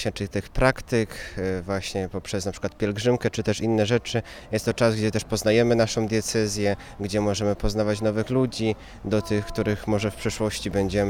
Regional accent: Janków Przygodzki, Greater Poland Voivodeship, Poland; Ja pochodzę z parafii świętego Józefa z Jankowa Przygodzkiego, ale jest to dekanat ostrowski, więc należę pod parafię świętego Antoniego.

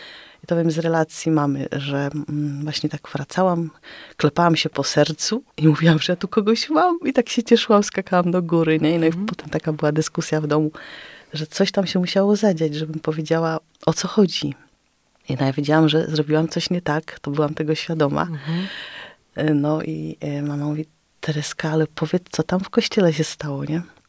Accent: Częstochowa, Silesian Voivodeship, Poland; also born or lived in Świebodzin; tam się urodziłam, w Świebodzinie, tam gdzie jest ta wielka figura Chrystusa. Ale potem właśnie w wieku 7 lat, jak miałam 7 lat, to wyjechaliśmy do Częstochowy

